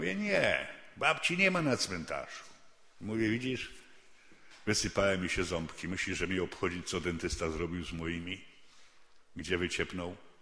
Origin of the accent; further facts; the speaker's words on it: Lesser Poland, Poland; Ja pochodzę trochę z tego regionu, tylko jeszcze bardziej w stronę Czarnego Dunajca, tam za Nowym Targiem.